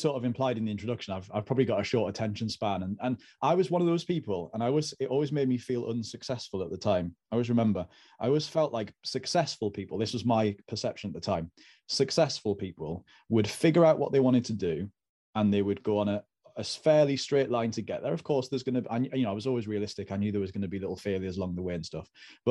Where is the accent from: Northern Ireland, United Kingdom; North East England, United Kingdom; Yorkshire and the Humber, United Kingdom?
North East England, United Kingdom; Sunderland; we moved up to the Northeast and I was raised in Sunderland.